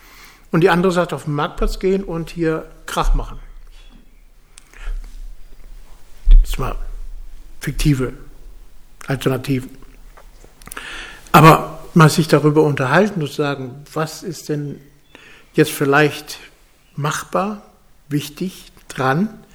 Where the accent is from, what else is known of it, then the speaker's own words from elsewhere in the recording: Wölmersen, Rhineland-Palatinate, Germany; In meiner Heimatgemeinde in Wölmersen, da hatten wir mal ein Kreuz